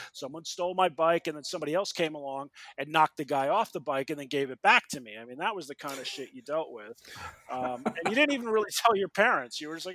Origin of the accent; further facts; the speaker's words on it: New York City, New York, United States; You know, the best part of growing up in New York was it's just that everybody was here.